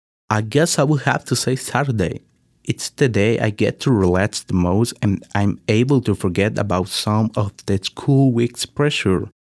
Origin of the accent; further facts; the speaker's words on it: Villa de Álvarez, Colima, Mexico; I'm from Villa de Álvarez, and I actually live a short walk from here.